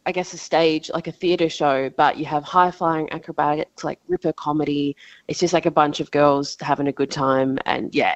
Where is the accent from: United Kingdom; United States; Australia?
Australia; Broome, Western Australia; I'm from Broome, so I grew up at the Sandfly Circus.